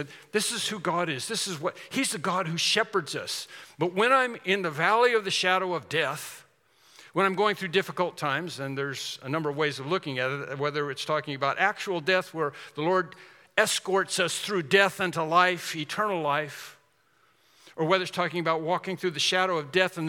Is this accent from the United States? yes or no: yes; Portland, United States; when I grew up here in Portland, I used to be asked the question all the time when somebody hear